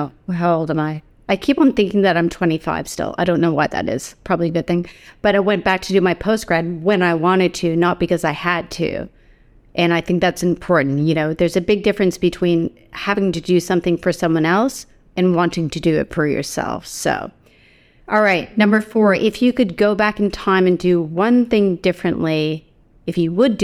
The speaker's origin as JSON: {"language": "English", "country": "Canada", "said": "I'm that Canadian, like, you know, the Forrest Gump, like, hey, good morning."}